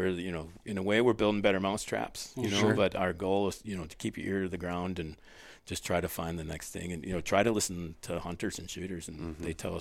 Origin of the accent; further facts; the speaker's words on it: Minnesota, United States; I grew up in Minnesota. I've lived here.